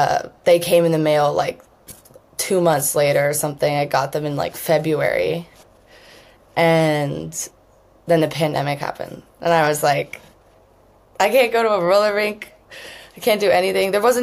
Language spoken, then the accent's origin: English; New Jersey, United States; moved away as an adult; also born or lived in New York; now in Asheville, United States; No, I was born in New Jersey and then like grew up in between New Jersey and New York. And then I've like been fucking all over the country since like I was 18.